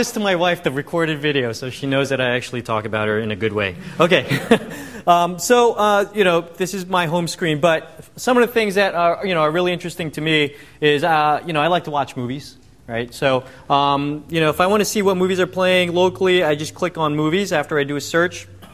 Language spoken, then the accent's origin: English; New York, United States; I'm from New York. Anyone from New York? Long Island represent?